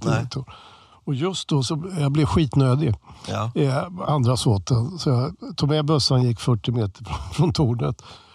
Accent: Linköping, Östergötland, Sweden; jag är från Linköping, Östergötland.

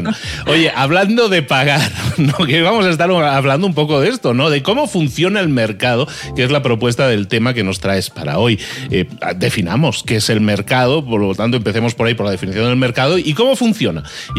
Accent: Spain; now in Mexico; yo como soy de España, pero vivo en México, tengo ese doble calendario también en la mente

